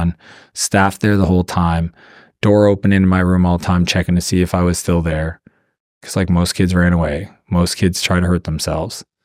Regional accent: East Coast, Canada; I'm Canadian. I grew up in the East Coast.

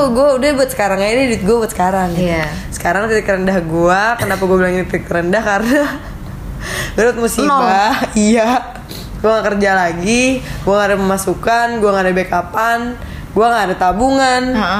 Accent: Jakarta, Indonesia; kita kan anak Romangun ya, pasti kita tuh besarnya di Lawangmangun tapi mainnya ke rumah Pondok Kopi.

